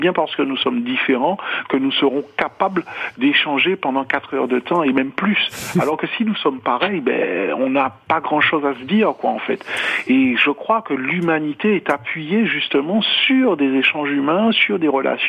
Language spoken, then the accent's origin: French; Martinique; en tant que Martiniquais, je considère que le monde a besoin de ma diversité.